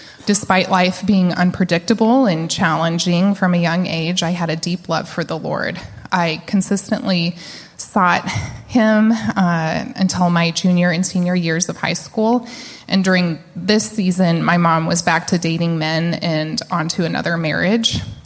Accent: Omaha, Nebraska, United States; I grew up in Omaha, Nebraska. My parents were young when they had me.

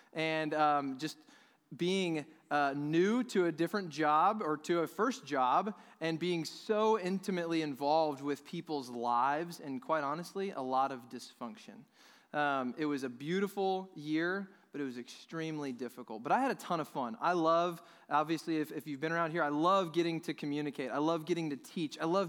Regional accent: Dallas, Texas, United States; I'm from Dallas. So I'm living in my hometown.

